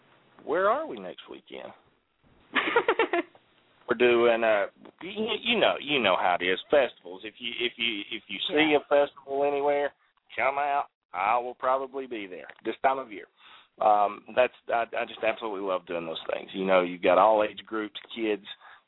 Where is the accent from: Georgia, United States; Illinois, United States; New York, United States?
Georgia, United States; I am from Georgia. You need to speak slowly and clearly.